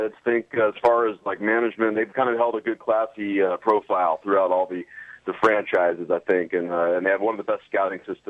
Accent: California, United States; You know, I grew up in Southern Cal, so yes, I bandwagoned with the Steelers when I was, like, 8 years old.

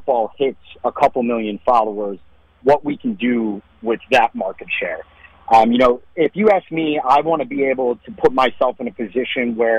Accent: Florida, United States; because I'm from South Florida, I live in South Florida

